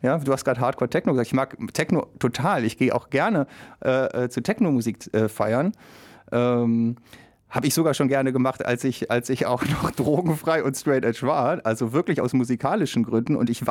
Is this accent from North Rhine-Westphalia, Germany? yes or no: yes; North Rhine-Westphalia, Germany; wir kommen aus dem Ruhrpott und im Ruhrgebiet war gerade zu der Zeit, als wir angefangen haben, so in den frühen Nullerjahren